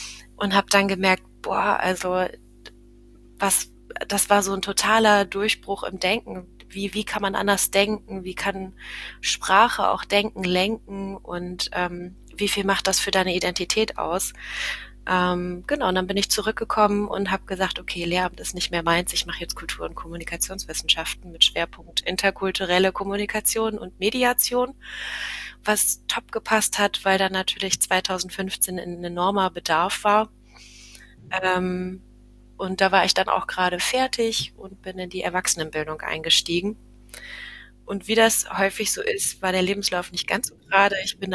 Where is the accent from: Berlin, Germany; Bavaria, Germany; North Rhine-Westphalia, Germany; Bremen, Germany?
Bremen, Germany; ich bin eine Bremerin, waschechte Bremerin und habe an der Universität Bremen zunächst Deutsch und Englisch auf Lehramt studiert und bin dann relativ gegen Ende meines Studiums nach Neuseeland aufgebrochen